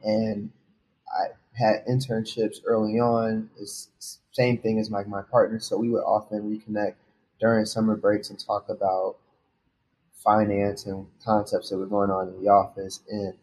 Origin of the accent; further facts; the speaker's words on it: Chicago, Illinois, United States; I grew up on the South Side of Chicago